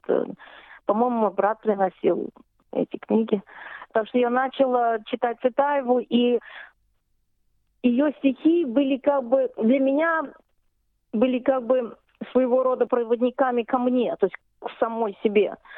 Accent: Moscow, Russia; born there; И он поселился в Москве, где встретил мою маму. И, в общем, я родилась в Москве.

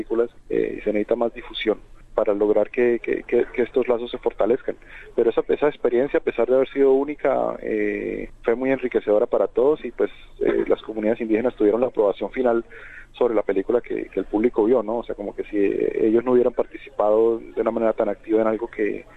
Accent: Colombia; Creo que Es importante que Colombia y que nosotros como colombianos nos demos a la tarea de difundir esa

